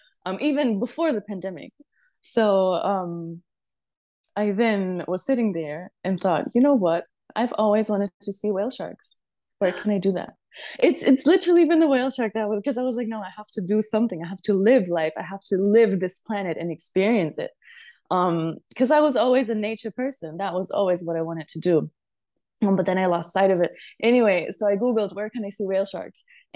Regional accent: Germany; I grew up in Germany in a very, the German kind of mindset and environment

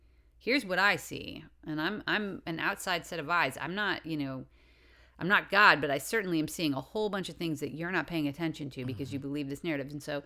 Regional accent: Massachusetts, United States; I enjoy the Red Sox because I'm from Massachusetts

